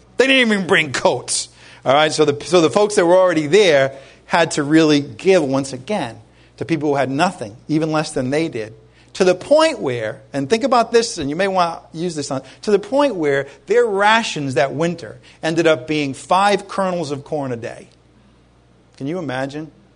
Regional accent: Rhode Island, United States; We were growing up in Rhode Island. We used to drive to Vermont to get pure maple syrup.

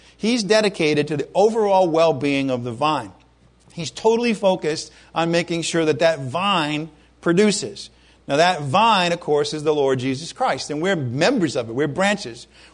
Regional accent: Rhode Island, United States; You know, I grew up in Rhode Island. It was the 60s and the 70s, and I was just a normal kid.

